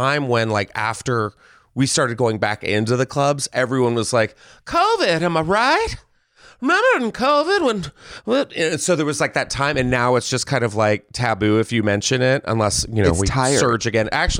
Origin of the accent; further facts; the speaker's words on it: Texas, United States; And I'm from Texas, so that's my interpretation of it.